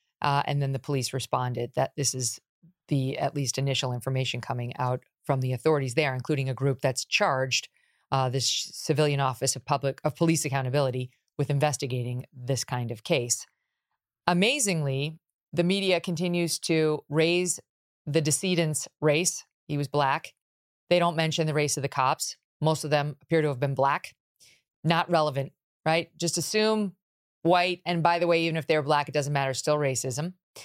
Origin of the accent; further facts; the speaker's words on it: Syracuse, New York, United States; also born or lived in Illinois; some pictures of the young … in Syracuse, New York, where I grew up. I was born in Illinois. I moved to Illinois. Moved to Syracuse.